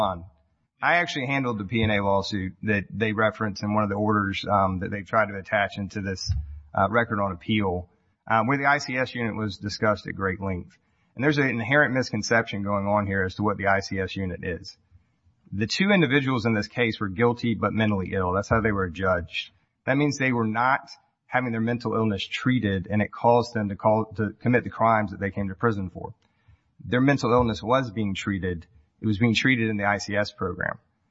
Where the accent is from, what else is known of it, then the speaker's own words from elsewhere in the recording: Columbia, South Carolina, United States; I'm from Columbia, South Carolina.